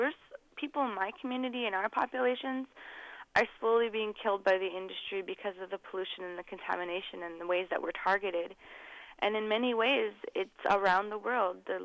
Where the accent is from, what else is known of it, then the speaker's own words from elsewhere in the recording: Fort Berthold, North Dakota, United States; I'm from Fort Berthold, which is where the Amandan, Hidatsa, and Arikara nations have been placed by the U.S. government.